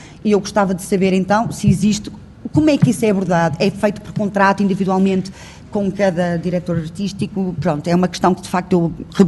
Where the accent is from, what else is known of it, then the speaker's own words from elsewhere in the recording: Porto, Norte, Portugal; eu que sou da cidade de Porto